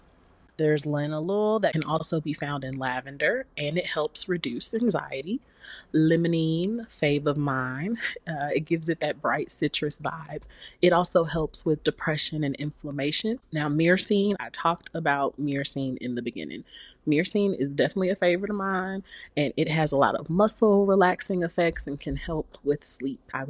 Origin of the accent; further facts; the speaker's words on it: Atlanta, Georgia, United States; So I'm from Atlanta, Georgia, Atlanta born and raised, okay?